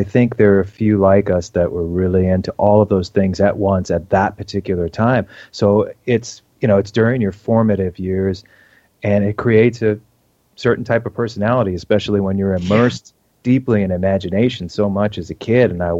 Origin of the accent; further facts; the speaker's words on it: New York, United States; I grew up in New York, and I went to film school in New York, and currently not living in New York at the moment